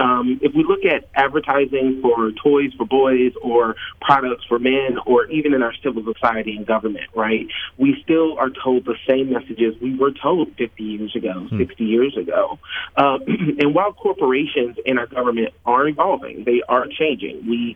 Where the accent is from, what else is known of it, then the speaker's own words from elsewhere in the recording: Alabama, United States; But I am from Alabama originally. That's my home state, Roseide. So I come from a rural area, and I was born and raised around rural areas.